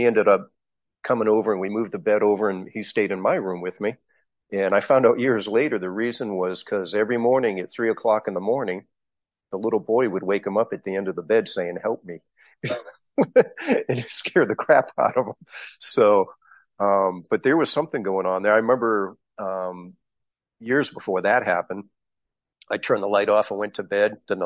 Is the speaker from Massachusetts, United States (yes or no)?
yes; Leominster, Massachusetts, United States; And where I grew up in Massachusetts, the town's called Leominster, Mass, and it's where Johnny Appleseed was born.